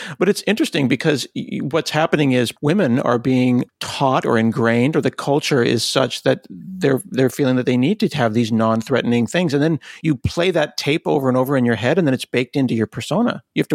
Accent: Portland, Oregon, United States; as a Portlander, I'm from Portland, which is basically Canada.

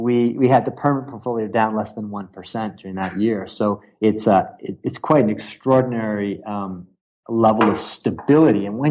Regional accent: Canada; I'm a Canadian

